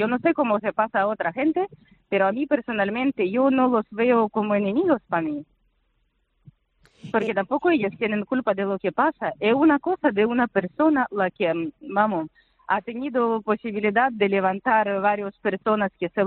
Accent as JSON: {"language": "Spanish", "country": "Ukraine", "second_language": "Spanish", "said": "nosotros mismos, como gente ucraniana que solo pasan en su piel, gente rusa también solo sufren"}